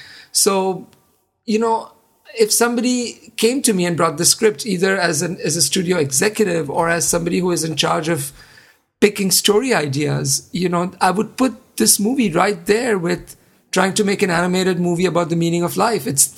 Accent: India; I was an 11-year-old boy growing up in India, and yet... there was so much that I could identify

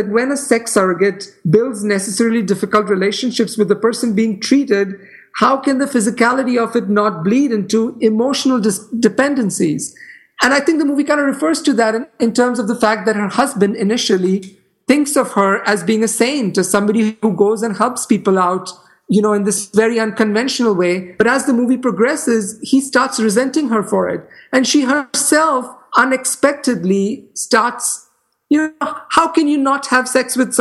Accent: India; There is this writer that I grew up with in India.

